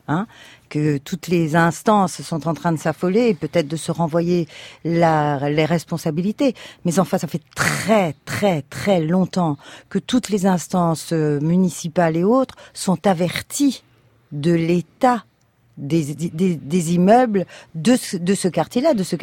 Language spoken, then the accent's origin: French; Marseille, Provence-Alpes-Côte d'Azur, France; je dirais d'abord que je suis pas engagée à Marseille, je suis marseillaise.